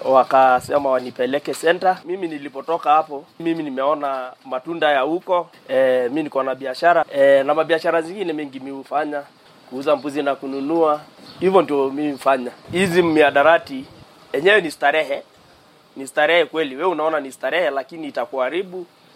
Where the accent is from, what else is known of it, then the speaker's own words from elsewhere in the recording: Kisamis, Kajiado County, Kenya; Mimi nimetoka Kajiado, kijiji linaloitwa Kisamis, masiku iliyopita.